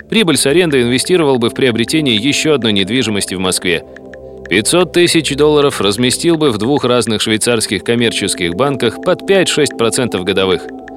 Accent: Bishkek, Kyrgyzstan; Начал бы с Бишкека. Это мой родной город.

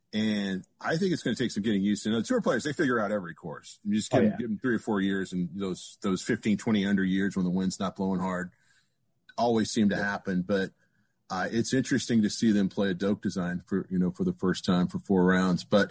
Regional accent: Houston, Texas, United States; I grew up playing Memorial Park in Houston.

